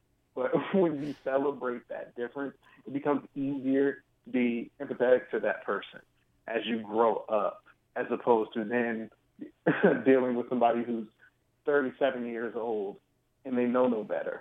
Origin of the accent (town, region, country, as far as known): Washington, District of Columbia, United States